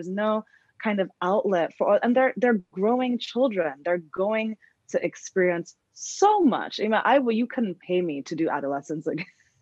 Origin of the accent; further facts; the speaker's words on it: Nigeria; the respectability politics of being African and of being Nigerian and the way our culture is